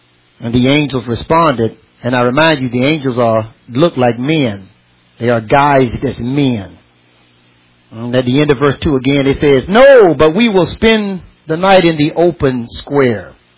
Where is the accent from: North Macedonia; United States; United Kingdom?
United States; because I am a citizen of America and I am an American, I am looking at what's happening in our nation.